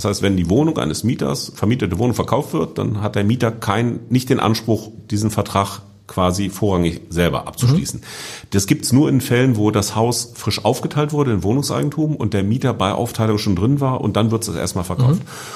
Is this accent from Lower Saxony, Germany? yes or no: yes; Hanover, Lower Saxony, Germany; in Hannover, wo ich herkomme